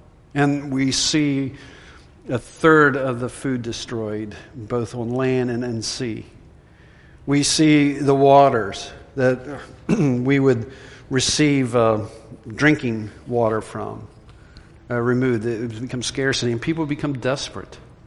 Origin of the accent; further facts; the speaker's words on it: Maryland, United States; Where I grew up in Southern Maryland, it could be a sunny day and something would go wrong and you'd lose power for hours.